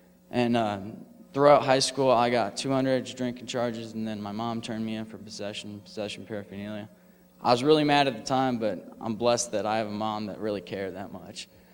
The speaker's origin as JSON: {"language": "English", "town": "Plymouth", "region": "Indiana", "country": "United States", "said": "I'm from Plymouth, Indiana. You guys probably don't know where that is, but it's like way up north. And I grew up in a pretty nice family."}